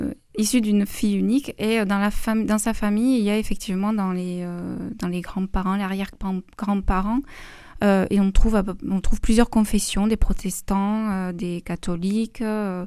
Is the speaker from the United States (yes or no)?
no; Toulouse, Occitanie, France; Oui, je suis toulousaine.